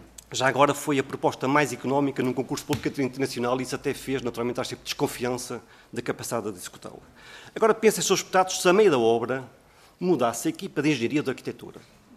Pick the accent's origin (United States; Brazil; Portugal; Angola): Portugal; Porto; Eu venho do Porto